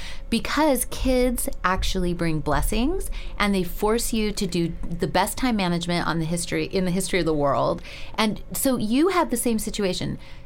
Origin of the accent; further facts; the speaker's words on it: Lompoc, California, United States; In a little California town called Lompoc. And my family were immigrants, and, well, my grandparents, and my dad, you know, was really shy, and he definitely had the immigrant thing going.